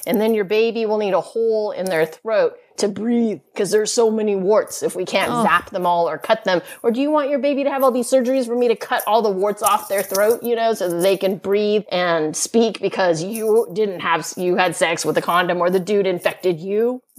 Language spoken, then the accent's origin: English; California, United States; I'm from California, one of the most liberal states in the nation.